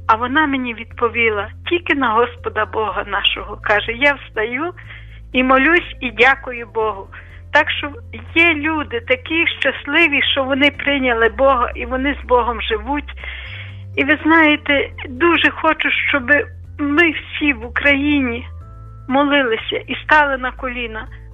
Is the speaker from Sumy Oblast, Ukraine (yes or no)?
no; Lviv, Lviv Oblast, Ukraine; Я зі Львова … і я хочу також приєднатися до нашої передачі